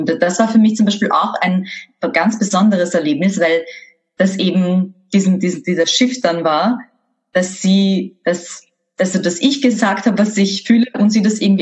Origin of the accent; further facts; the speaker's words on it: Vienna, Austria; ich bin in Favoriten aufgewachsen.